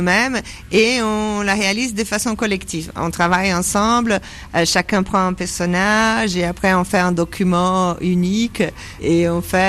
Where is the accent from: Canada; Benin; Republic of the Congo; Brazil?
Brazil; je pense, ici, au Brésil aussi, alors on est brésilien, mais on aime l'ailleurs